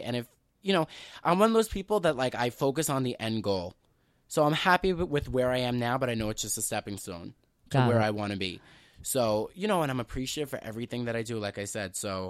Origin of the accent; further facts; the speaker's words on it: Staten Island, New York, United States; Well, I'm from Staten Island. Staten Island has a very, very big heroin problem.